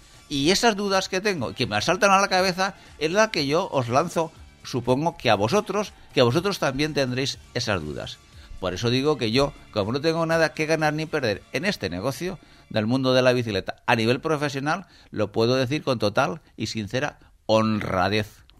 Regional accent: Spain; a mí me ha dejado muy mal sabor de boca como español

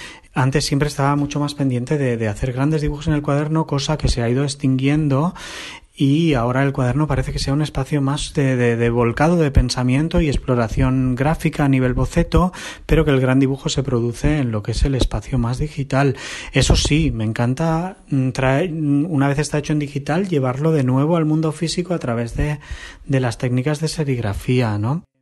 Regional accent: Mallorca, Balearic Islands, Spain; now in Barcelona, Spain; soy un ilustrador de Mallorca, pero hace muchos años que vivo en Barcelona.

